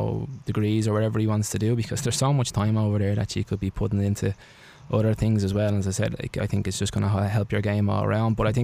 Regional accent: Ireland; growing up in Ireland

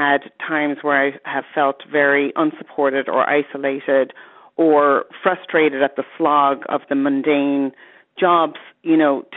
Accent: United States; also born or lived in Ireland; I'm Irish, but I grew up in the States

